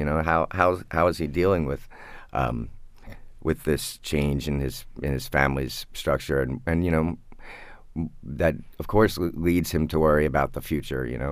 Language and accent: English; Baltimore, Maryland, United States; I grew up in Baltimore, and I went to undergraduate in Charleston, South Carolina.